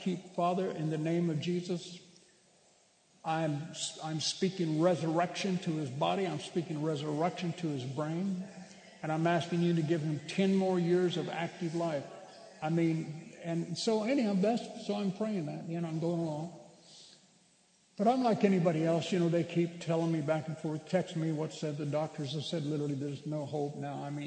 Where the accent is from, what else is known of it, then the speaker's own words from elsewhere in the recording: Bakersfield, California, United States; this is a couple that pastor in my hometown of Bakersfield